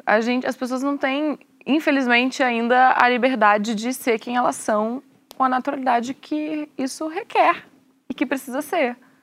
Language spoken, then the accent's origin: Portuguese; Rio Grande do Sul, Brazil; na sociedade que eu fui criada, sou gaúcha, uma sociedade ainda mais retrógrada, né?